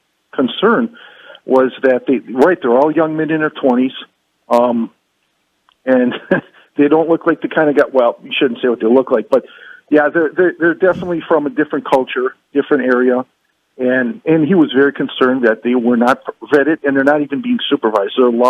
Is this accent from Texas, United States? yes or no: no; Milwaukee, Wisconsin, United States; I just want to tell you I'm from Wisconsin, Milwaukee area.